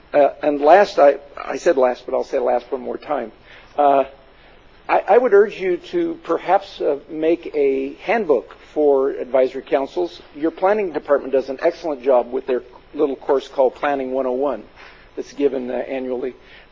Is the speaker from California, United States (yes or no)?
yes; Nipomo, California, United States; I'm from Napomo, and I welcome you on this election day.